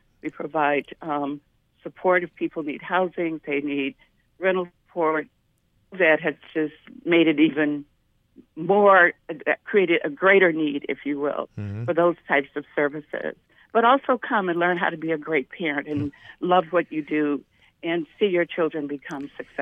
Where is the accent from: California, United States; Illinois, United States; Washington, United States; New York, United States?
Illinois, United States; now in Gary, United States; And so I came to Gary because I'm originally from Illinois. I came to Gary and or to Northwest Indiana.